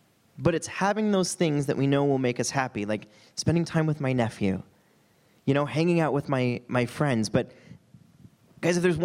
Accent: Wyoming, United States; growing up in Wyoming, it wasn't hugely culturally diverse

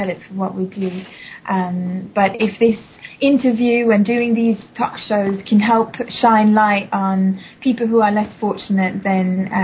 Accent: West coast, Norway; I'm from Norway, from the west coast. I grew up in a beautiful small town called Arlesen, which is surrounded by tall, tall mountains and deep valleys and beautiful forests.

